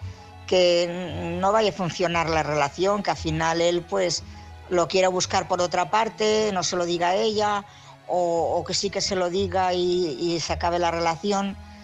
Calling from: Barcelona, Catalonia, Spain; de Barcelona

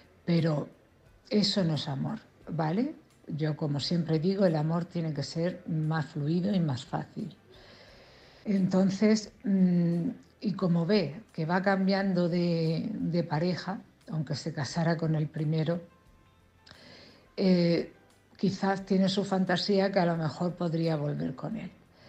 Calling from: Cartagena, Region of Murcia, Spain; de Cartagena.

